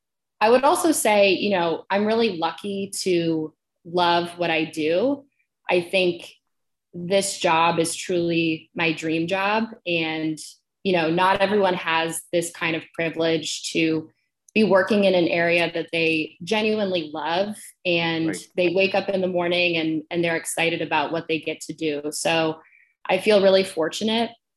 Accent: Ohio, United States; So I grew up in the Midwest in Ohio. I'm an only child.

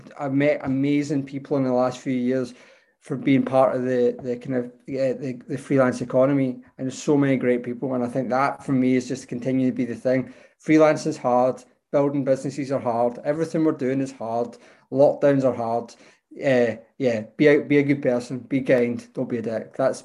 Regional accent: Scotland, United Kingdom; Yeah, so being Scottish, Scotland's not great at sports, but one of the sports that we're okay at is rugby.

